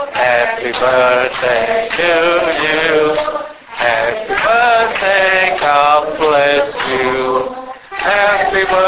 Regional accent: Taiwan; 我从台湾来，那为什么我选这个题目呢？

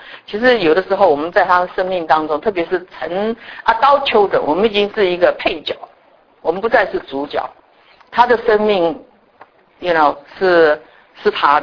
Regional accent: Taichung, Taiwan; 那么我是台中人，可是我是台湾的那种外省人。

